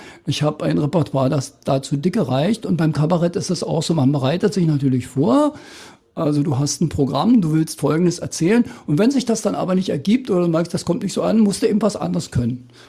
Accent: East Germany, Germany; born or raised there

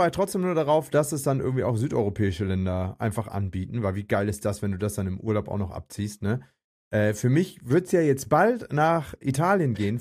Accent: Hamburg, Germany; aus meiner Heimat und Lieblingsstadt Hamburg

